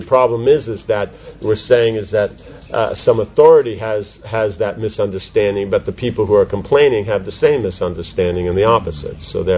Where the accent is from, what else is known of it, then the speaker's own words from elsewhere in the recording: United States; And when they find out I'm from America, what's the question they ask?